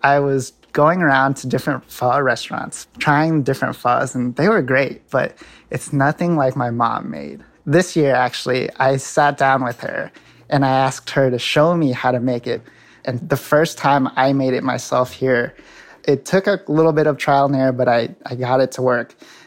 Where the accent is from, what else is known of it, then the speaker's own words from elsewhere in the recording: Dallas, Texas, United States; I am from Dallas, Texas